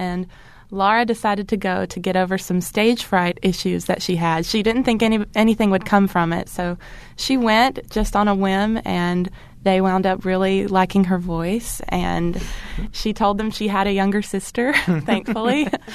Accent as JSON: {"language": "English", "town": "Muscle Shoals", "region": "Alabama", "country": "United States", "tie": "born or raised there", "said": "We actually grew up in a church that didn't use any musical instruments"}